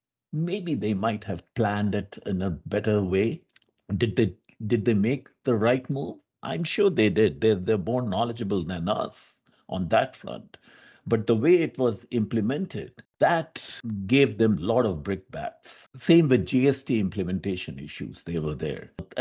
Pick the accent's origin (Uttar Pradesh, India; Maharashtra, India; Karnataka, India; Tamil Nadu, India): Uttar Pradesh, India; Lucknow; I'm from Lucknow, and in one of my visits, I drove from Lucknow to Delhi on a freeway.